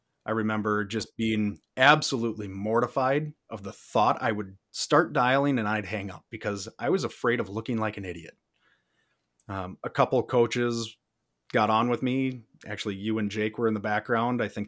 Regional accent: Minnesota, United States; I'm from Minnesota.

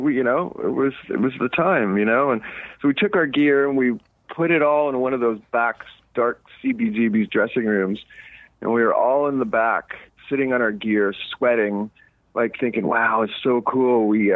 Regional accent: Montreal, Quebec, Canada; a lot of acid growing up in Montreal.

